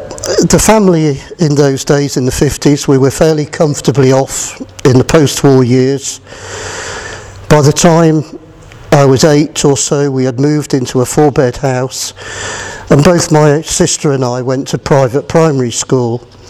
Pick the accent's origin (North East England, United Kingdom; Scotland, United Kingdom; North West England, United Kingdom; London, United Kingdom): North West England, United Kingdom; Bramhall; born there; I was born in Bramhall, Cheshire, a little village on the outskirts of Stockport, and christened in the C of E Church.